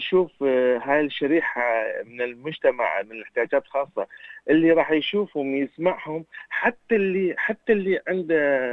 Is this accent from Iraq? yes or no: yes; Iraq; now in Australia; يعني ببلدي بالعراق ما كان عندنا